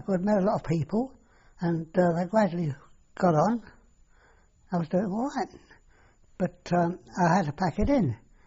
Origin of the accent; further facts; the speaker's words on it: London, United Kingdom; born there; I was born in the Tenter Ground, which is the Dutch area of the East End, in 1923.